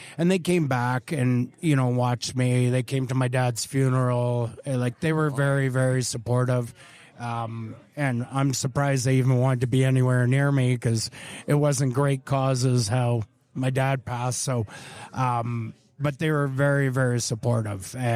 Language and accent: English; Montreal, Quebec, Canada; It's in Montreal. It's my hometown.